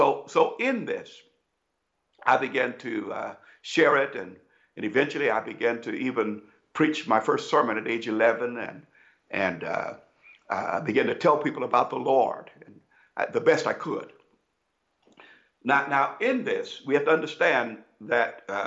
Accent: Brooklyn, Illinois, United States; I grew up in Brooklyn, Illinois, a small community

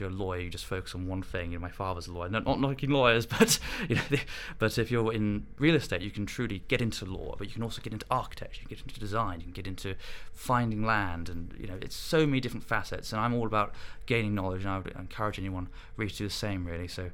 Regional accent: Bath, South West England, United Kingdom; I'm from Bath, and I've always been quite interested in architecture

